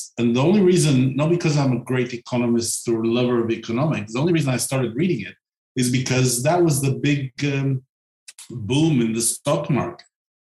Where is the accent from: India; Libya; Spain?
Libya; also born or lived in Bulgaria; And I was brought up mainly in Libya. A large part of my early life was growing up in Libya, where my parents were working.